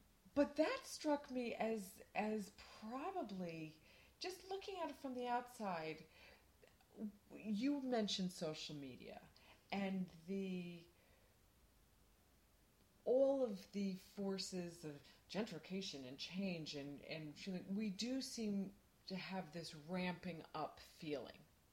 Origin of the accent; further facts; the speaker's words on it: United States; As you can hear, I'm American